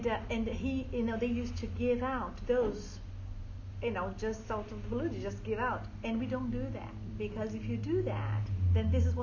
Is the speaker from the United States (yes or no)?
no; Brazil; And I come from Brazil, and I understand what you're talking about when we talk about bringing certain values to a community